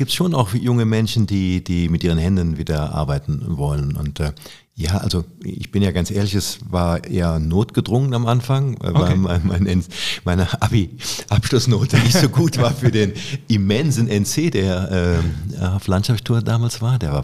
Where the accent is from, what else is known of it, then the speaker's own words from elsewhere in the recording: Rhineland, Germany; accent: Rhenish; Deswegen kann ich nicht so richtig Kölsch. Aber man identifiziert mich schon als Rheinländer, glaube ich, wenn ich rede.